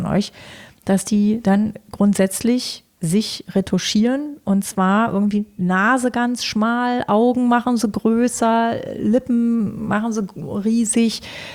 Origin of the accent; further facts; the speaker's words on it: Berlin, Germany; so aus freie Schnauze, wie man so als Berliner halt so ist.